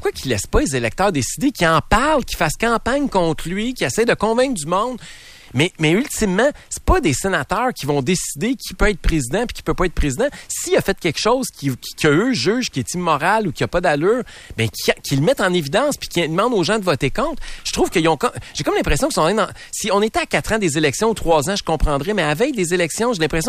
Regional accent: Canada; en tant que Canadien qui avons élu

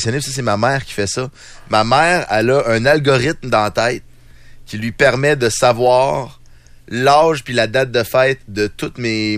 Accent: Lévis, Quebec, Canada; now in Quebec City, Canada; je suis né à Lévis, j'ai grandi à Lévis, ça fait pas plus que 5 ans que je suis à Québec.

